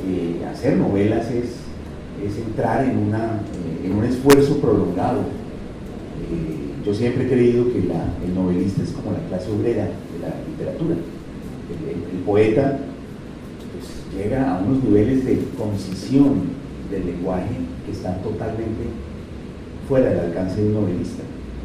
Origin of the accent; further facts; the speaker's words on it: Colombia; moved away; Yo me fui de Colombia en el año 85, regresé en el 2015, el año pasado, 30 años después, regresé a vivir a una Colombia muy distinta